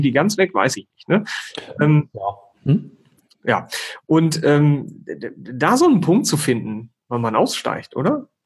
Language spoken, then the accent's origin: German; North Rhine-Westphalia, Germany; Ich komme ja aus Ostwestfalen, bin humorvoller Ostwestfale